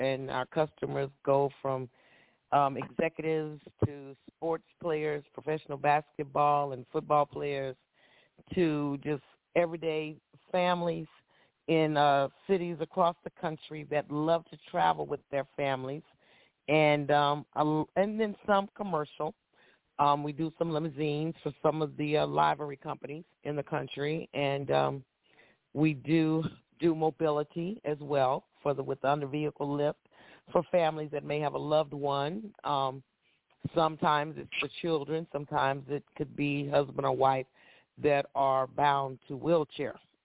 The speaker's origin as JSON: {"language": "English", "town": "Dallas", "region": "Texas", "country": "United States", "tie": "born or raised there", "lives_now": "Kansas City, United States", "said": "I am from Dallas, Texas, Oak Cliff. That's my hood."}